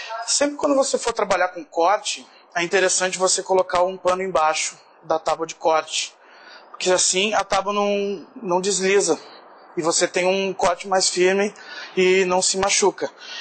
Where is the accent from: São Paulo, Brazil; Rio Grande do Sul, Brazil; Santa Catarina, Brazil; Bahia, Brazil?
Rio Grande do Sul, Brazil; Porto Alegre; sou de Porto Alegre, Rio Grande do Sul, Brasil. É um lugar bem aconchegante e o pessoal é tão amigável